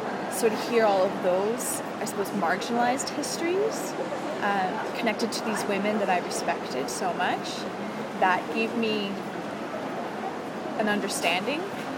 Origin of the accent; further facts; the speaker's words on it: San Diego, California, United States; I mean, I'm from San Diego, and I'm not Latin in any way. Like, I have no Latin heritage